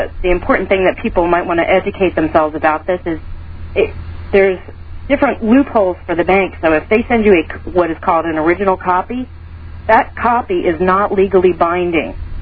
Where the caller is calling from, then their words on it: Pennsylvania, United States; I'm calling from Pennsylvania.